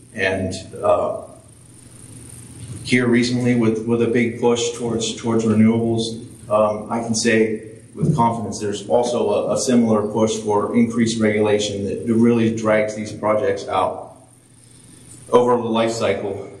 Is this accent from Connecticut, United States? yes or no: no; Pennsylvania, United States; As I said, I am from Pennsylvania, and I can speak for, I think, almost all Pennsylvanians that I'm glad that the election is over.